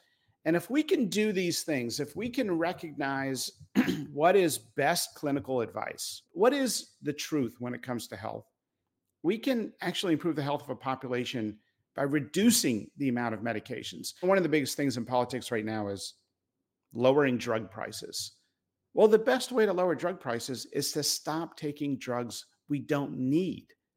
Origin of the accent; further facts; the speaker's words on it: Danville, Pennsylvania, United States; I grew up in Danville, Pennsylvania.